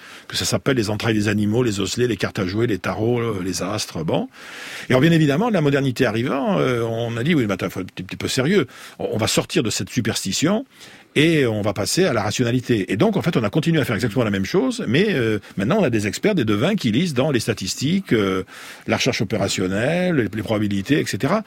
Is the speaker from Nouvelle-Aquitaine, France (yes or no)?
yes; Bordeaux, Nouvelle-Aquitaine, France; je suis bordelais. Je suis né à Bordeaux, j'y ai grandi.